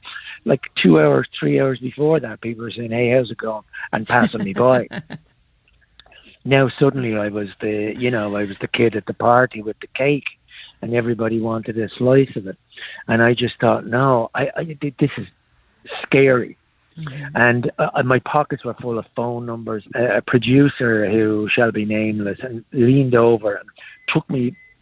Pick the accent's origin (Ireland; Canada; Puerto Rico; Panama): Ireland; now in United States; First of all, I came from Ireland, and you never, ever, ever had a moment in Ireland where you thought, is that an earthquake?